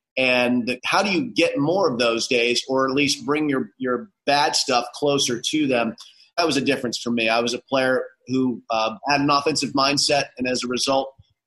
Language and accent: English; Florida, United States; I had the good fortune of growing up in Florida, where most of our junior tournaments at a very young age were played on the hard true.